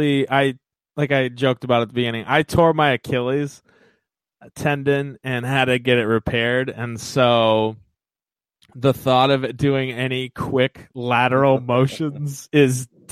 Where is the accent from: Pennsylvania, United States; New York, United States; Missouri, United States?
Missouri, United States; I was from Missouri.